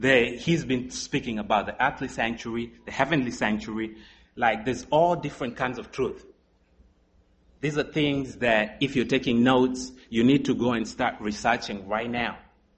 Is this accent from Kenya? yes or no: yes; Kenya; born there; I was born in Kenya.